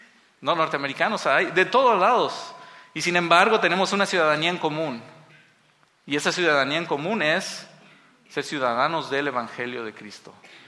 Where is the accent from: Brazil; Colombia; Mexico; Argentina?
Mexico; digo mexicano porque yo soy mexicano, ¿no?